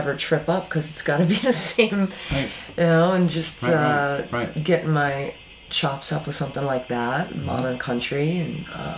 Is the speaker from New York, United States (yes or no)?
no; New Jersey, United States; I grew up in New Jersey, so hardcore. New Jersey hardcore, like, scene was a thing.